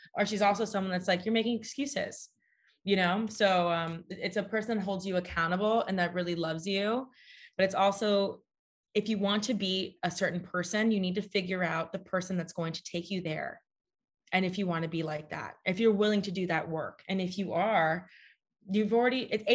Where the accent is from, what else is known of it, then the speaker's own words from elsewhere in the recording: Florida, United States; They're all Disney themed, of course, because we grew up in Florida.